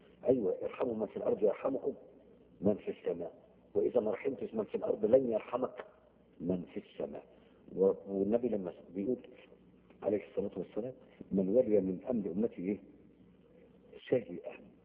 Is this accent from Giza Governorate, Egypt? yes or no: no; Aswan, Aswan Governorate, Egypt; born there; انا من مواليد اسوان